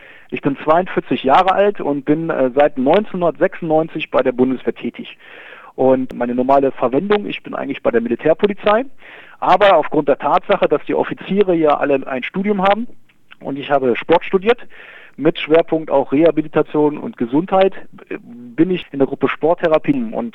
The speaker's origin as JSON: {"language": "German", "town": "Cologne", "region": "North Rhine-Westphalia", "country": "Germany", "tie": "born there", "said": "weil ich gebürtiger Kölner nämlich bin. Ich bin nämlich in Köln geboren"}